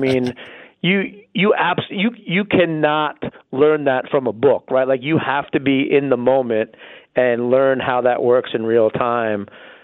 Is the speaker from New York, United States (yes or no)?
yes; New York, United States; I mean, like, I grew up in New York.